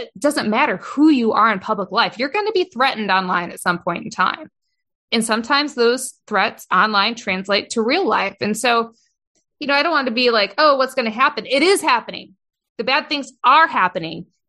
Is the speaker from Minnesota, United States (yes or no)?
no; Montrose, Michigan, United States; I grew up in Genesee County, a little town called Montrose, went to Montrose Public Schools there all the way, K-12